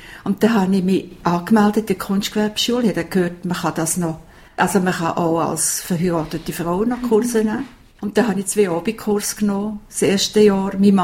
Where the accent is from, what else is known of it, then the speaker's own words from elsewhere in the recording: Biel, Bern, Switzerland; Und damals hatte es gerade in Biel, wo ich aufgewachsen bin, keine Lehrstelle gehabt.